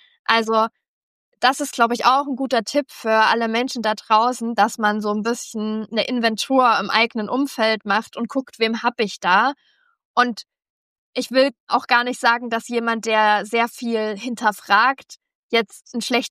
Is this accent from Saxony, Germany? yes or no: yes; Dresden, Saxony, Germany; eine A-Cappella-Popband aus Dresden, das ist meine alte Heimat.